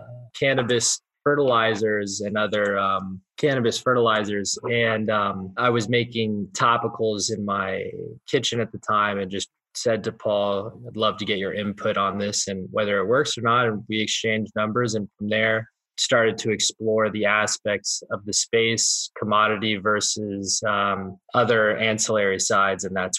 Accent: Rhode Island, United States; And I grew up in Rhode Island as the only Lakers fan of my group of friends.

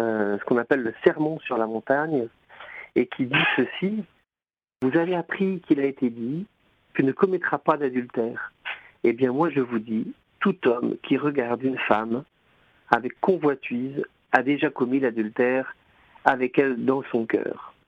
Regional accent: Pays de la Loire, France; je suis de Vendée.

